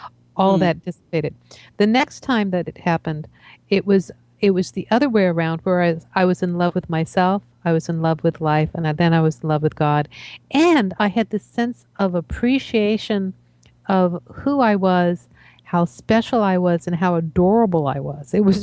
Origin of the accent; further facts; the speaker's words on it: East Coast, United States; now in Seattle, United States; I'm originally from the East Coast. And so when I moved to Seattle, I was always 20 minutes early wherever I went.